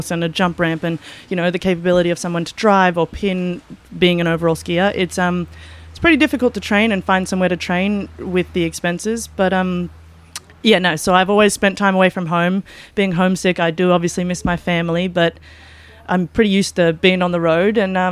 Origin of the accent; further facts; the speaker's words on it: Roma, Queensland, Australia; So I grew up in Roma and went to school, just a normal public high school.